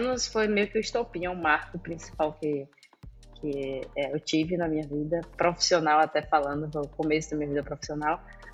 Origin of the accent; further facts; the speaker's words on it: Salvador, Bahia, Brazil; Salvador, Bahia. Fui criada como filha única